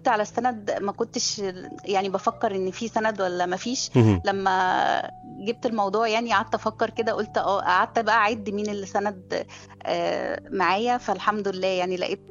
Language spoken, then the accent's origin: Arabic; Cairo, Cairo Governorate, Egypt; أنا من القاهرة.